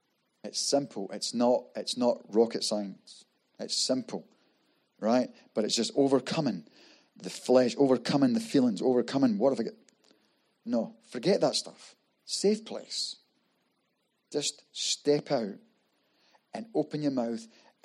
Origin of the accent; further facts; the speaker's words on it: Scotland, United Kingdom; He's using me. I'm Scottish. This is who he's using. So my vocabulary, he's going to use my vocabulary because that's how I speak.